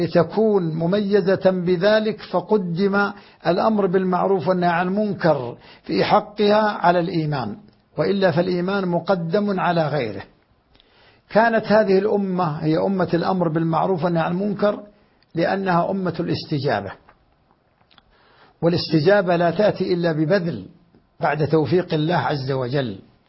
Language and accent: Arabic; Saudi Arabia; ونحن في بلادنا المملكة العربية السعودية